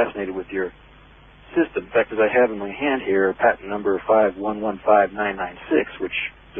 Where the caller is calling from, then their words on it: Utah, United States; I'm calling from Utah.